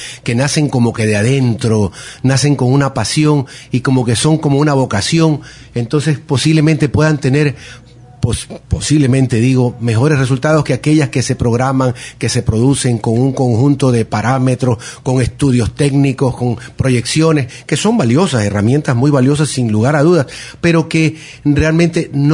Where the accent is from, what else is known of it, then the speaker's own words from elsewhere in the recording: Ecuador; Para nosotros como ecuatorianos, porque más que nada aquí en Guayaquil